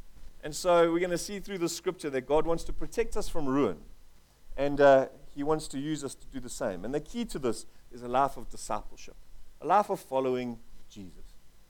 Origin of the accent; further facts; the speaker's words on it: South Africa; born there; But I was born in South Africa.